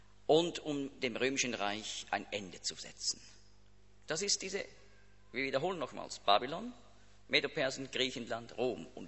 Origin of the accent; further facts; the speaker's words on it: Switzerland; Er ist ja auch in der Schweiz, da ganz nahe, da wo ich aufgewachsen bin, ist er da über die Limmat, da hat jetzt noch ein Gedenkstein.